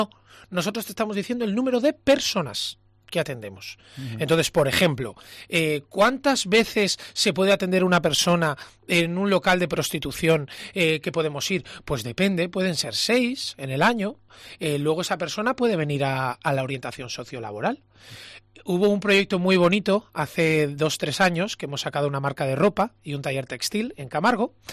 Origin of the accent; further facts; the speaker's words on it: Cantabria, Spain; quiero recalcar que somos cántabros, que amamos esta tierra